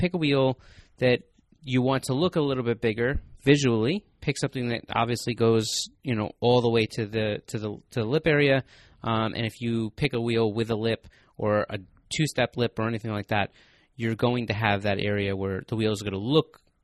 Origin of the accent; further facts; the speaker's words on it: New York, United States; We're from New York.